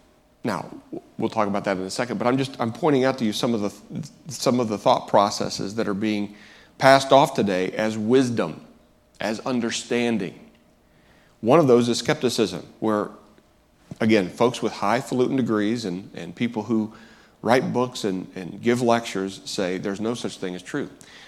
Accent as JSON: {"language": "English", "region": "Indiana", "country": "United States", "tie": "born or raised there", "said": "In Indiana, my home state, this past week, there's a firestorm erupting"}